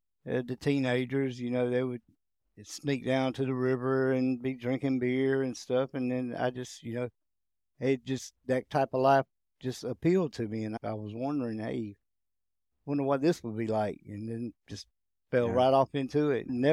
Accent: Bibb City, Georgia, United States; I grew up in Bibb City, right not too far from here, actually. Son of mill workers, and my grandparents were mill workers.

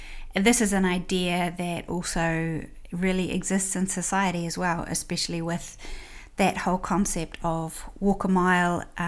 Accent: New Zealand; Some of them are growing up in New Zealand, the sun is super harsh.

